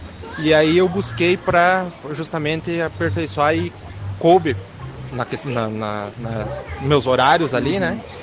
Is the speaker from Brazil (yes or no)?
yes; Lagoa Vermelha, Rio Grande do Sul, Brazil; Tudo bem, sim, sou da Lagoa Vermelha.